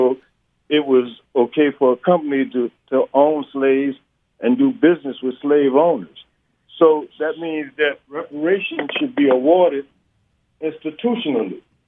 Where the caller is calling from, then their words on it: Atlanta, Georgia, United States; I'm calling from Atlanta.